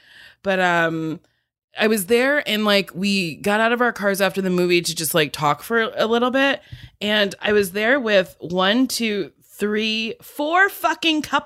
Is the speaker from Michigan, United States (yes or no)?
no; New Jersey, United States; I'm from New Jersey.